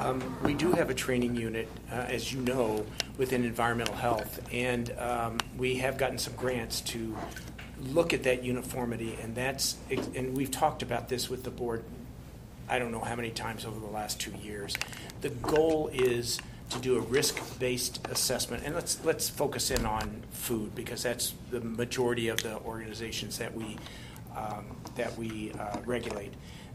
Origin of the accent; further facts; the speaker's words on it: Missouri, United States; I'm from Missouri, which at that point was not a right-to-work state. And that's my background. It's that blue-collar background.